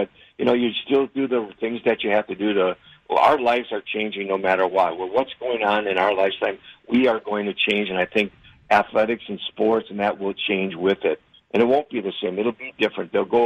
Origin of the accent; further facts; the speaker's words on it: Wisconsin, United States; really honored about that opportunity that I was born and raised in Wisconsin and got to play there my career.